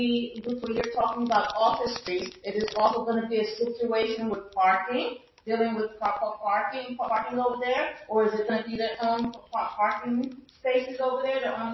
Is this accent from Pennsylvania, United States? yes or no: no; New Brunswick, New Jersey, United States; a resident, it'll be almost 48 years, and born and raised in New Brunswick.